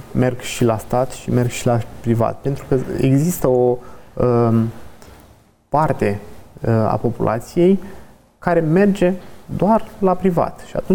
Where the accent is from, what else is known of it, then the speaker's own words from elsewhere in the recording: Romania; Să nu uităm că noi, ca și români, atunci când plecăm într-un concediu pe afară